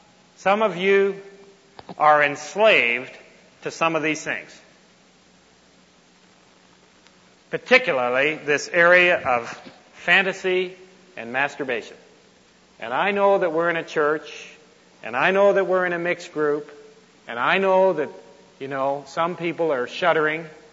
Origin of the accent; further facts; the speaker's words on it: Toronto, Ontario, Canada; in my hometown in Toronto, Ontario